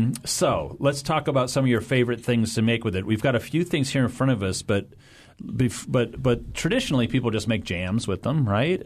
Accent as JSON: {"language": "English", "region": "the South", "country": "United States", "said": "I come from the South some"}